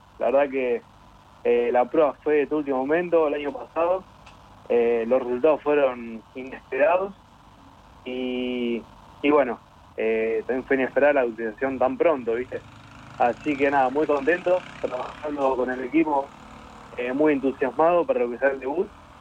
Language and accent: Spanish; Chivilcoy, Buenos Aires Province, Argentina; soy de Chivilcoy, tengo 27 años.